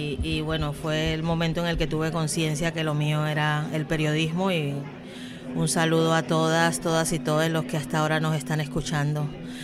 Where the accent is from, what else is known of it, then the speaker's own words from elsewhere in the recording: Caribbean Region, Colombia; Lina es una mujer colombiana como yo soy del Caribe, afrodescendiente